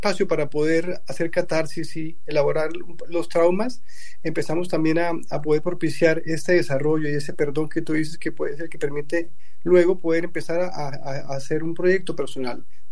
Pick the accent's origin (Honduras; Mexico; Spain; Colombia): Colombia; Y como colombianos, tú que eres colombiana, sabes que los colombianos siempre creemos que las cosas pueden estar mejor.